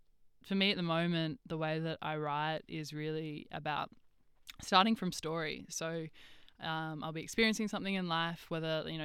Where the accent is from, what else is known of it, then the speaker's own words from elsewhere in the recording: Alice Springs, Northern Territory, Australia; also born or lived in Melbourne; I grew up on Aruna country in Mbantwa, Alice Springs. My family are from a place called Ilinjau, which is 400 kilometres north of Alice, up the Stuart Highway on Kadich country.